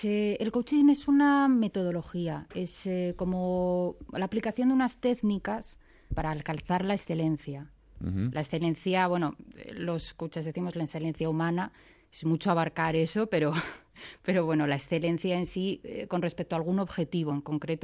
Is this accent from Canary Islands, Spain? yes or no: no; León, Castile and León, Spain; nosotros somos todos de León. Los cuatro coaches que están en el centro somos de León. Nos gusta León.